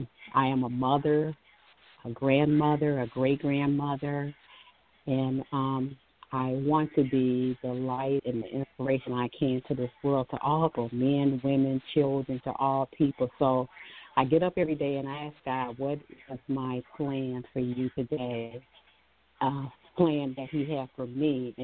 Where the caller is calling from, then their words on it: Michigan, United States; I am calling from Michigan.